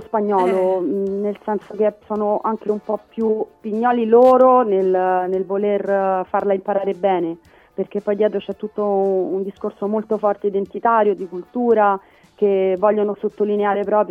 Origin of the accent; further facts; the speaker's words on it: Rome, Lazio, Italy; da romana continuamente dicevo a mia mamma e mio papà che non avrei mai lasciato Roma